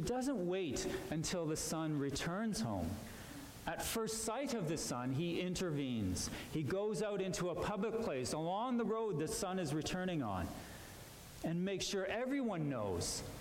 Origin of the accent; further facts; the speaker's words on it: Canada; We're certainly not like those Americans.